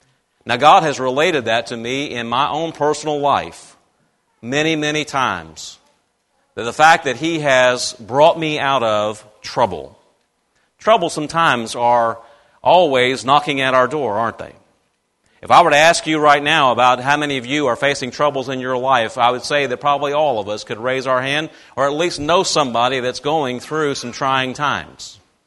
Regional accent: Louisiana, United States; when I grew up in the military. My dad was in the military for 26 years, and I am originally from Louisiana.

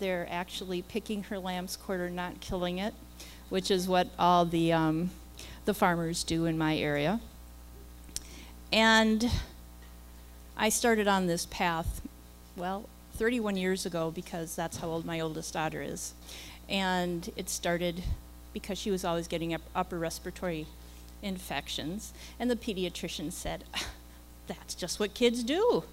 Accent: Minnesota-Iowa border, United States; And I'm from the Minnesota-Iowa border

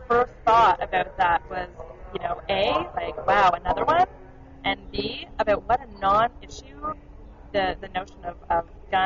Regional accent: Canada; I'm terrible. I'm Canadian.

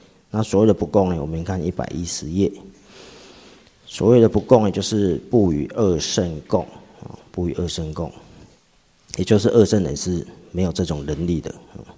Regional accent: Taiwan; 像我们台湾人，我们还要分这个南部北部的，对不对？

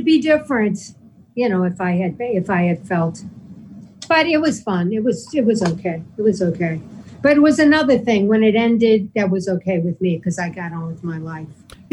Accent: New York, United States; and I'm a New Yorker, so we were staying there

